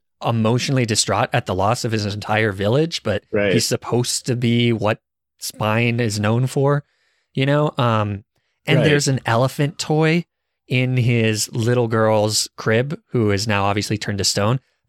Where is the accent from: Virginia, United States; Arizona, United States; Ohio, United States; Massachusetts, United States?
Arizona, United States; I guess I'm from Arizona, so maybe I'm supposed to pick Tail because they're the desert